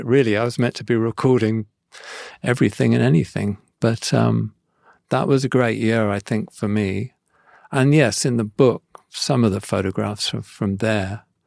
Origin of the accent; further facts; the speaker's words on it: South West England, United Kingdom; I'm from Devon. I'm sort of from the countryside, really.